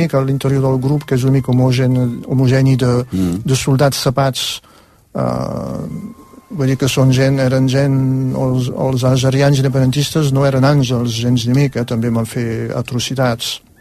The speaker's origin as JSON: {"language": "Catalan", "region": "Catalonia", "country": "Spain", "said": "jo suposo que com a catalans ens hi podem identificar"}